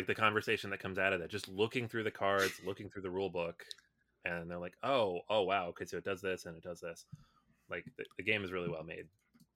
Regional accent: Seattle, Washington, United States; I was super excited about this game because I grew up in Seattle. We read about Lewis and Clark. It was part of my state and natural local history units.

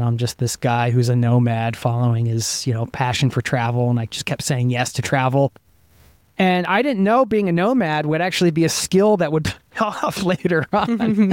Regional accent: United States; now in Norway; And I grew up in the States, so I had that upbringing experience.

